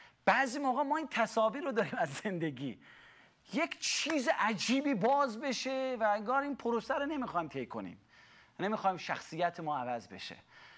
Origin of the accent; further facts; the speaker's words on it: Iran; moved away as an adult; وقتی که من در ایران بودم 8 سالم بود مسجد رفتم، 13 سالم بود جزء 30 قرآن رو حفظ کردم، وقتی 22 23 سالم بود از ایران من اومدم بیرون